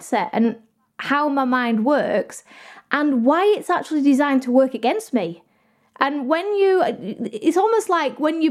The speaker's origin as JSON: {"language": "English", "town": "Doncaster", "region": "Yorkshire and the Humber", "country": "United Kingdom", "lives_now": "Surrey, United Kingdom", "said": "I know I sound very posh. I'm not from Surrey. I'm from Doncaster. But I met my partner and he lives in Surrey, so we live here now."}